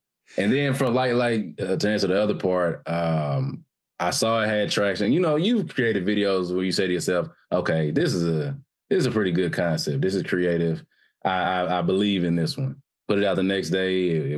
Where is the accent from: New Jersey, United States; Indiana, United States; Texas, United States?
Indiana, United States; Indianapolis; now in Georgia, United States; Born and raised in Indianapolis.